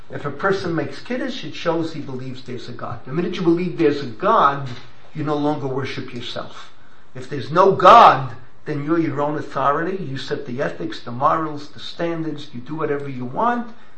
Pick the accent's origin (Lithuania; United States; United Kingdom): Lithuania; I know, I come from Lithuania. We didn't sing